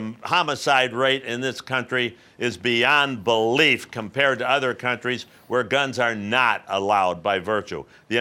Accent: Chicago, Illinois, United States; right here in my hometown of Chicago

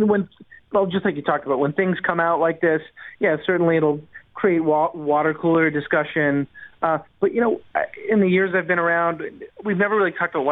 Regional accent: Montreal, Quebec, Canada; growing up in Montreal, I'd go every Saturday, Sunday.

